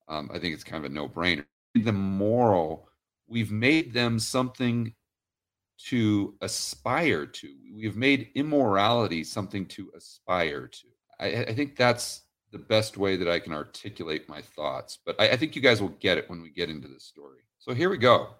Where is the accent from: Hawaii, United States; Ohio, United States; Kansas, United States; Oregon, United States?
Oregon, United States; Portland; I mean, I grew up in Portland, Oregon. And I went back a couple years ago